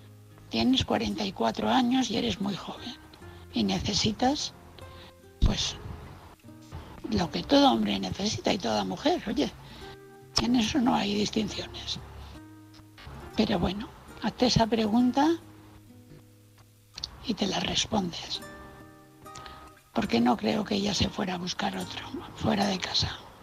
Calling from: Valencia, Valencian Community, Spain; de Valencia.

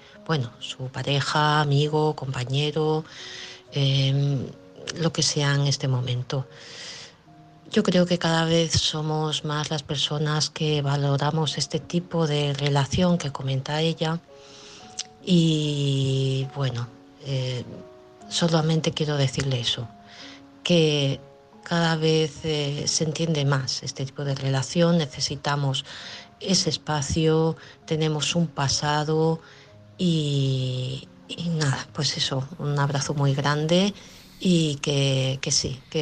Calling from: Barcelona, Catalonia, Spain; de Barcelona.

